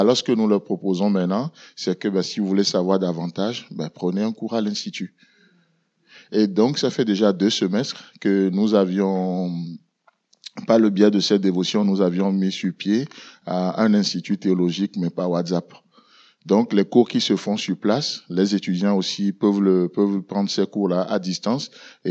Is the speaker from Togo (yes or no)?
yes; Togo; now in Benin; Non, en fait, je suis togolais, mais je suis missionnaire au Bénin depuis 4 ans maintenant